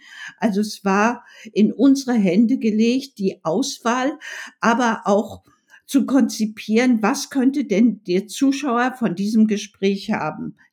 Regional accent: Rostock, Mecklenburg-Vorpommern, Germany; Ich bin in Groß-Klein groß geworden, in Lichtenhagen, dieses Sonnenblumenhaus. Das ist 1000 Meter Luftlinie von meinem Elternhaus.

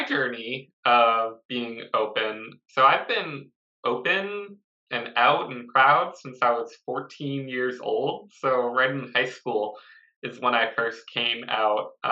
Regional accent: Boston, Massachusetts, United States; born there; I was born in Boston, and people in New England in the United States, they're pretty blunt in that area.

